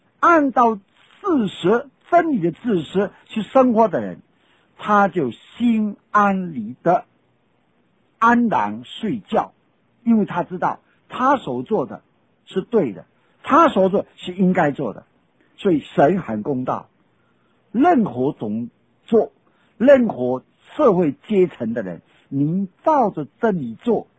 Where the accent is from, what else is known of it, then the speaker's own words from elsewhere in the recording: China; 特别我们中国人最讲良心的一个民族